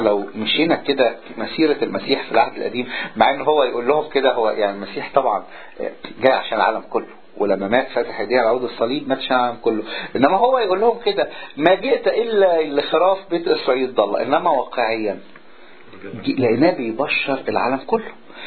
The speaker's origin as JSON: {"language": "Arabic", "country": "Egypt", "said": "السامرية وزي ما ده جاء عاش عندنا في مصر 3.5 سنين"}